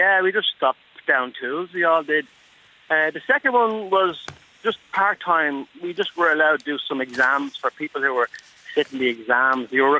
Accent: Pimlico, London, United Kingdom; his office is 100 feet from where we grew up in Pimlico

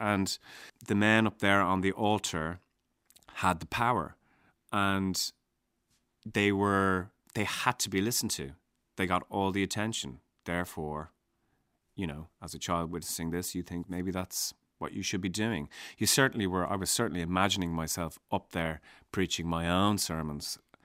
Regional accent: Ireland; being Irish, you know, in my case in the early 80s and attending Mass every Sunday, as a child

